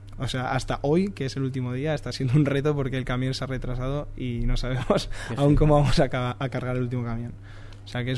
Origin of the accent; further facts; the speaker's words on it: Logroño, La Rioja, Spain; also born or lived in Madrid; now in Valencia, Spain; Sí. Bueno, yo soy de Logroño, pero estudié la carrera en Madrid.